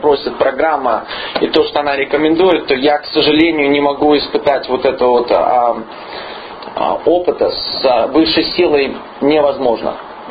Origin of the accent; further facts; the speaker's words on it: Minnesota, United States; Я из Миннесоты